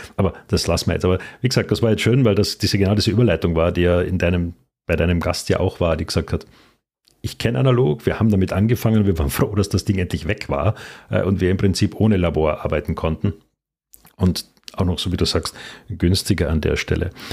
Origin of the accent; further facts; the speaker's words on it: Austria; Alpenglühen würde man bei uns in Österreich sagen.